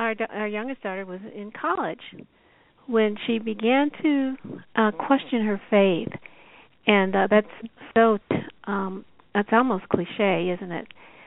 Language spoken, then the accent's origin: English; Denver, Colorado, United States; working as a journalist here in Denver, which is my hometown